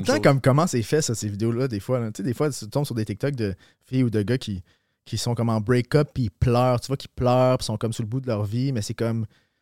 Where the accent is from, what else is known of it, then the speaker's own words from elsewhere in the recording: Granby, Quebec, Canada; il me semble quand je suis chez nous, à Granby, chez mes parents, puis qu'ils écoutent